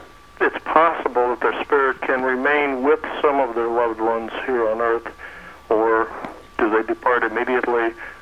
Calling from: Springfield, Illinois, United States; Springfield, Illinois.

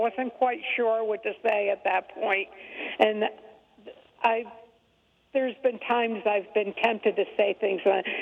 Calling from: New York, United States; I'm calling from upstate New York.

